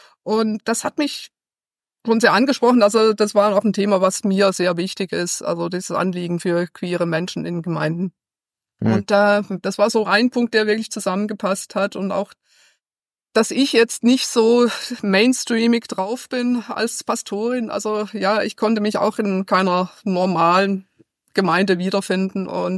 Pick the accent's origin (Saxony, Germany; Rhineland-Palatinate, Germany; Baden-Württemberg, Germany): Baden-Württemberg, Germany; Ich habe Anfang der 90er in Basel studiert. Ich komme aus Südbaden und ich habe in Basel an der STH studiert. Komme ursprünglich aus einem nicht hochreligiösen Hintergrund.